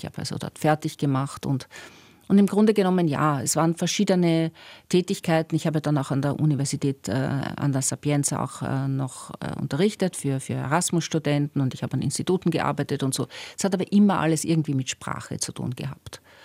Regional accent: Austria; für die Aufenthaltsgenehmigung, die man als Österreicherin brauchte

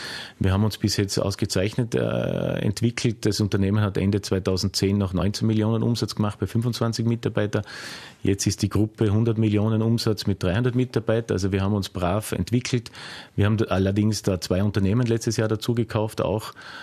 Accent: Vorarlberg, Austria; Ich war kein typischer Vorarlberger, der halt erst einmal geschaut hat, dass er seine Eigentumswohnung oder irgendwas hat, sondern ich habe eigentlich immer in Mietwohnungen gewohnt, lange, lange Zeit, bis heute.

